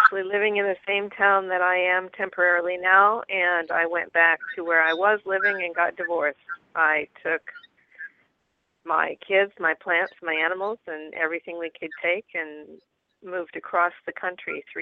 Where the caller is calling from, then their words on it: Georgia, United States; I'm calling from Georgia.